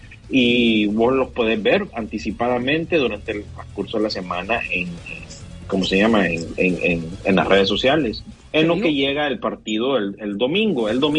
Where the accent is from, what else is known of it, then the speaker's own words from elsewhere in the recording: Miami, Florida, United States; los que somos de Miami ya sabemos a lo que va con eso.